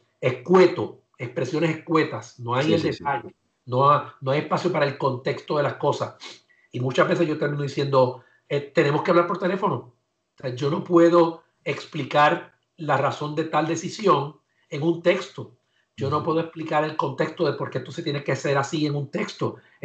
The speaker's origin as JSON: {"language": "Spanish", "town": "Río Piedras", "country": "Puerto Rico", "said": "Y como decimos en Río Piedra"}